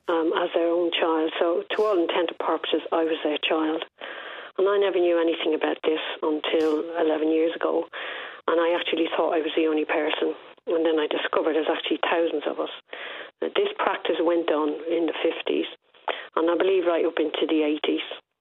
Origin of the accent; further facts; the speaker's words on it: Dublin, Leinster, Ireland; I was actually born and raised in Dublin, and at the age of 48, which was almost 11 years ago